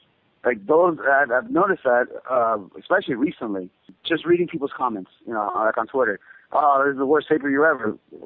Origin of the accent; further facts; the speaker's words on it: Los Angeles, California, United States; Obviously, because it's in L.A., you know, like that's my hometown.